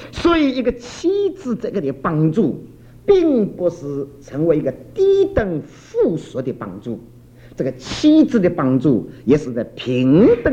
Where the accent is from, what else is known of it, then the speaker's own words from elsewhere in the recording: China; moved away as an adult; now in United States; 特别像你我这一帮头一代到美国来的移民